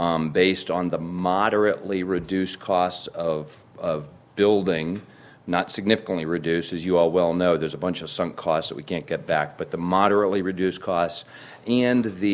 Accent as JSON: {"language": "English", "town": "Atascadero", "region": "California", "country": "United States", "said": "from Atascadero, California. I'm also the city manager."}